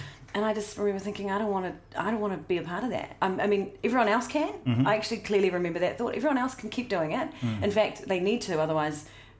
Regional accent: Otago, New Zealand; Yeah, I grew up in South Otago, and my auntie and uncle had a farm

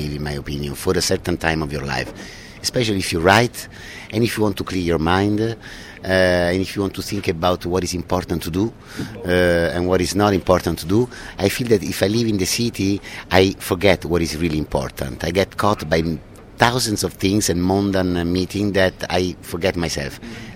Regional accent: Rome, Lazio, Italy; born there; English is a second language; I'm born in Rome, but I have origin from the south, Sicilian and Calabria.

